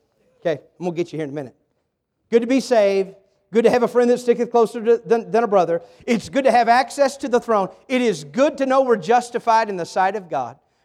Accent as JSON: {"language": "English", "town": "Campbell", "region": "Missouri", "country": "United States", "tie": "born or raised there", "said": "1975, we lived in a little town of Clarkton, but I grew up in Campbell."}